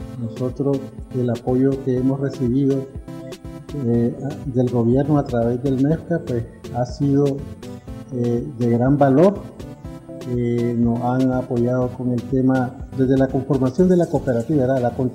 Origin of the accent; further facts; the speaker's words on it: Masaya, Nicaragua; Nosotros somos del departamento de Masaya.